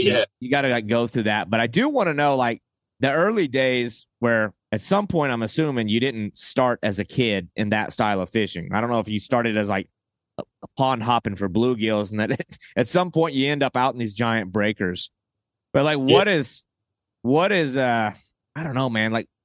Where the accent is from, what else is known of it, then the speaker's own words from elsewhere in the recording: the South, United States; I grew up in the South.